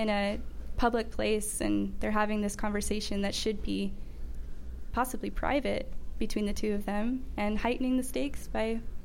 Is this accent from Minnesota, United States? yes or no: no; Kansas, United States; I grew up in Kansas, and my dad would take me out to Blimpie's when I was a girl